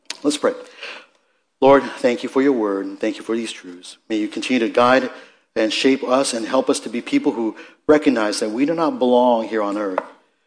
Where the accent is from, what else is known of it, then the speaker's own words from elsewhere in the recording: Philippines; now in United States; we're Filipinos. Okay? Can I be a Filipino? All right. Filipino. But you know, as far as I'm concerned, I'm an American. Why? Because I've lived here 50 years. I know very little about my Filipino culture.